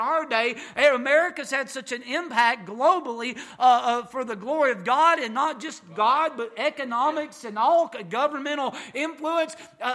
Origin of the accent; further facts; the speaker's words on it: Appalachia, United States; Now look, I'm from Appalachia, me and Brother John, and I know how that we say it back home, Malon and Chilion.